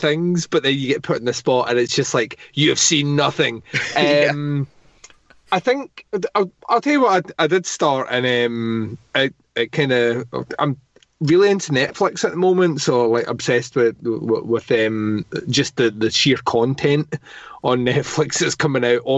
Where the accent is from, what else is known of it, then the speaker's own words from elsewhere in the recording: Scotland, United Kingdom; As the Scotsman in me loves that. Because we're a fairly nihilistic people at the best of times.